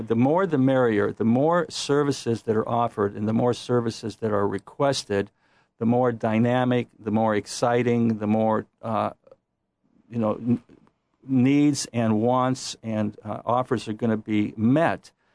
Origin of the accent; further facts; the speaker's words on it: Youngstown, Ohio, United States; Look, I'm from Youngstown, and that was a traumatic thing for me.